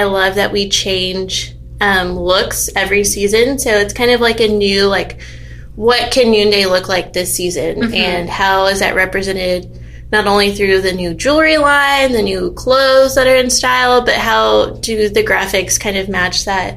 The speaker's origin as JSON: {"language": "English", "town": "San Antonio", "region": "Texas", "country": "United States", "lives_now": "Austin, United States", "said": "my husband and I knew we wanted to move to Austin because I'm originally from San Antonio, so we wanted to be closer to my family."}